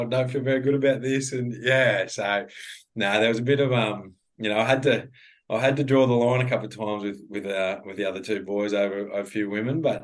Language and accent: English; Queensland, Australia; I grew up in Western Queensland. We have a farm out there, but you know, we're not farmers. We're cows and stuff on the farm growing up, but the family business is cutting timber.